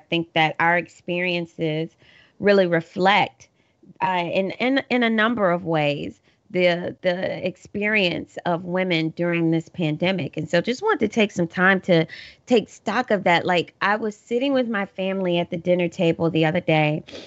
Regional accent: Kentucky, United States; I am from the country. I'm from Kentucky. I like the woods. I mean, I don't want to act like I grew up on a farm. I didn't. I grew up, you know, in the city, but it was still Kentucky.

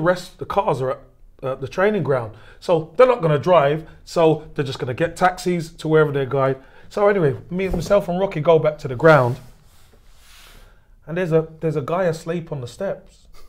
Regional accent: Brixton, London, United Kingdom; I'm from Brixton, and my first game I went to, I was 7 years old.

